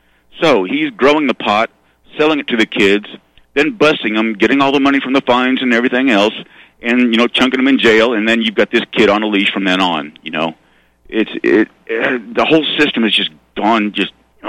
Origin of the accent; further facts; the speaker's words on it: Arkansas, United States; I mean, I grew up in Arkansas, you know, Doc